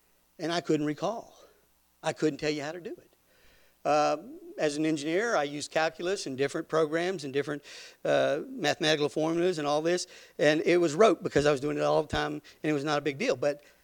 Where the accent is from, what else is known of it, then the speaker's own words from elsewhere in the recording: Louisiana, United States; born there; also born or lived in Arkansas / Newfoundland / Texas / North Carolina; I was born in Louisiana, went to Arkansas, Newfoundland, Texas, and then back to North Carolina, and then finally here, and served in the service.